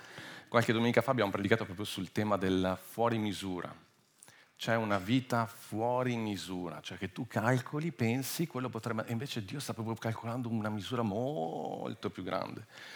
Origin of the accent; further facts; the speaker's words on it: United Kingdom; Italian is a second language; E io sono inglese, non so tutti i termini italiani.